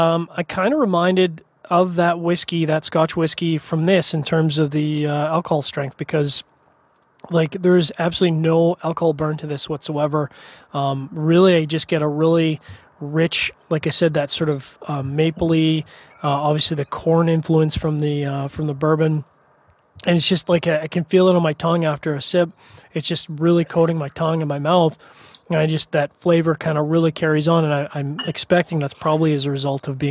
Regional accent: Canada; because I'm Canadian

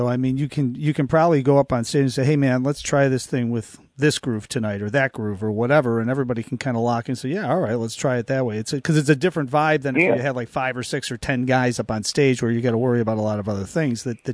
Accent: Detroit, Michigan, United States; growing up in Detroit, I mean, there was some, that scene, you know, 90s, you know, late 80s, 90s.

